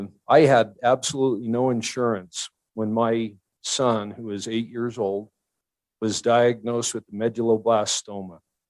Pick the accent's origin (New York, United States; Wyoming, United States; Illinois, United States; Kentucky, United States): Wyoming, United States; Evanston; from Evanston, Wyoming, and I am glad to be here with you today.